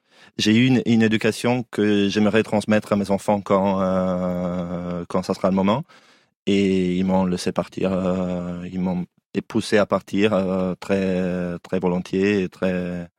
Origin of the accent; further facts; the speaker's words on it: Southern Italy, Italy; also born or lived in Berlin; parce qu'on disait, tu viens d'où? Bah, du sud de l'Italie.